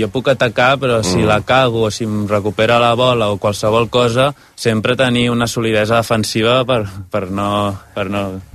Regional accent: Centelles, Catalonia, Spain; sempre he jugat des de l'associació d'Osona, que soc de Centelles

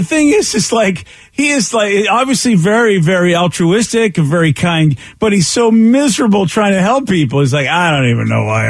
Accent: Northeast, United States; growing up in the Northeast, man, snow had its way with me.

